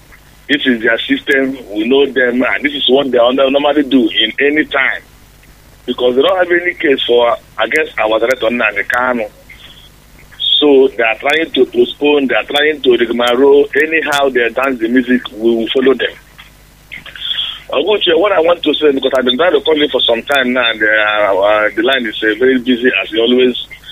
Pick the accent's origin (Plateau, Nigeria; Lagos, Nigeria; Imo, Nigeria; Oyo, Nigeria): Imo, Nigeria; Umudim; I heard from Umudim. Umudim is in Ikeduru. Ikeduru is in Imo State. I'm calling from Igbocha.